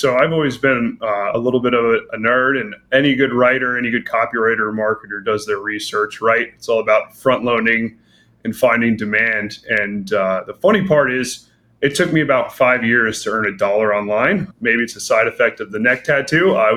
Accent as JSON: {"language": "English", "country": "United States", "lives_now": "Brazil", "said": "I'm currently living in Brazil. And I was like, you know, simple. I'm an American. I've been living in Brazil for a year."}